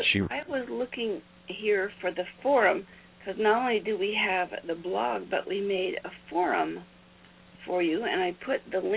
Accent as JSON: {"language": "English", "region": "Appalachia", "country": "United States", "tie": "born or raised there", "said": "I was born down here in Appalachia and raised here and no electricity and lived in a corn crib"}